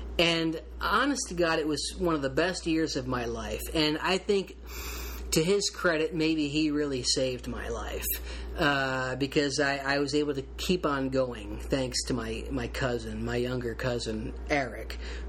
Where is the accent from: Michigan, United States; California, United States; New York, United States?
Michigan, United States; All of Detroit and then Flint and my hometown and where my parents still live, just outside of Flint.